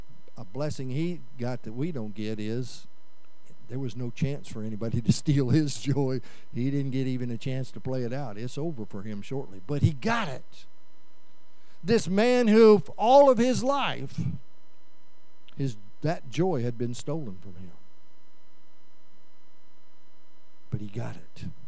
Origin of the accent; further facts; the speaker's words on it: Forsyth, Midwest, United States; not in the little towns in the Midwest where I grew up in Forsyth.